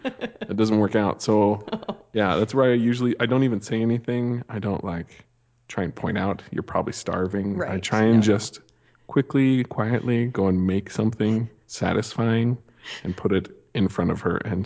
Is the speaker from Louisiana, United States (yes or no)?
no; Montana, United States; So I grew up in Montana, and I know it's not the same as Saskatchewan, Saskatoon.